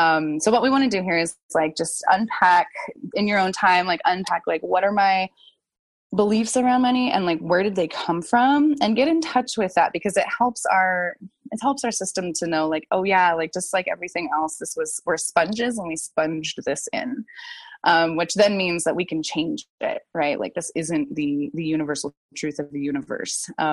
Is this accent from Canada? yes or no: no; United States; We grew up in America. We grew up in the Western world. We've got money stories.